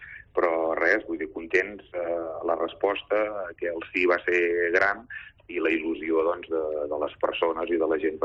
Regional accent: Prats de Lluçanès, Catalonia, Spain; si parlo, per exemple, com el meu poble, Prats de Lluçanès

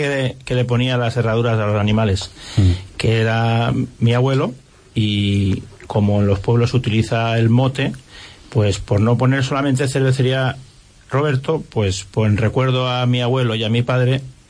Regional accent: Agost, Valencian Community, Spain; todos venimos de Agost. Es un pueblo de aquí de Alicante.

